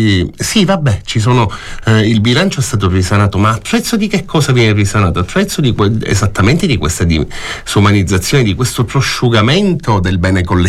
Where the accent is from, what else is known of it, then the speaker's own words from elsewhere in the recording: Palermo, Sicily, Italy; il giornale della mia città natale, il giornale di Sicilia